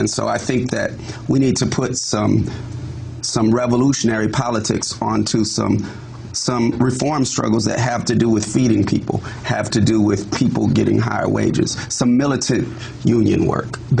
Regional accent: Oakland, California, United States; when I talk to people in Oakland and throughout my time growing up in Oakland

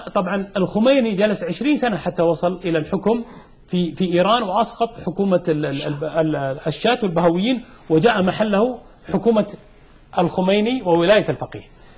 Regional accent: Saudi Arabia; أنت سعودي وأنا سعودي، كم هم في بلادك؟

